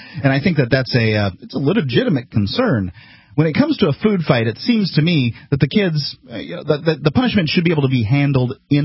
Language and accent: English; Florida, United States; I grew up in Florida. I used to get in orange fights all the time with the neighbor's kids.